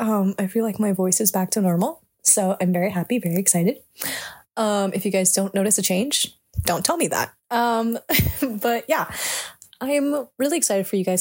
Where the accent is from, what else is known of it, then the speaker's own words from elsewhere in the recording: Los Angeles, California, United States; I am from SoCal, Southern California, Los Angeles to be exact.